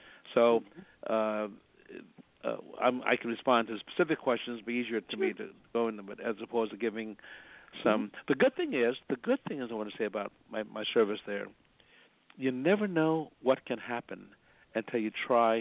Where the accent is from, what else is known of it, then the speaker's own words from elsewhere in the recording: Denver, Colorado, United States; born there; I was born in Denver, Colorado, and I spent pastoring a time in New York for 38 years